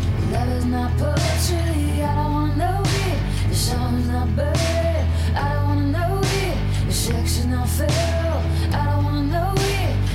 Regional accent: Winnipeg, Manitoba, Canada; I'm from Winnipeg, Manitoba, which is right in the middle, right above North Dakota and Minnesota

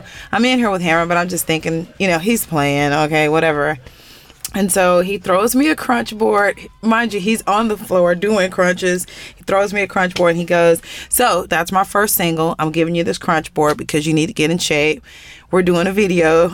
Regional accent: Houston, Texas, United States; What's your name? Where are you from? I told him … I'm from Houston.

